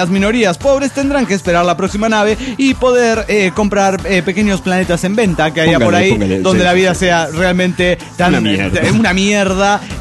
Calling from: La Paz, Bolivia; de La Paz, Bolivia.

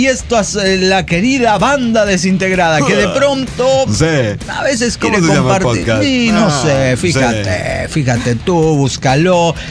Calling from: Cuernavaca, Morelos, Mexico; Hola, querido … de Cuernavaca, Morelos, México.

